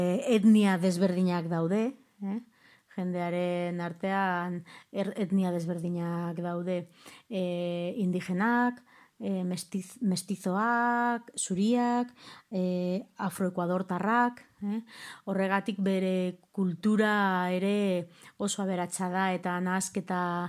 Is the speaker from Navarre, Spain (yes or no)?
no; Vitoria-Gasteiz, Basque Country, Spain; eta Gasteizkoa naiz.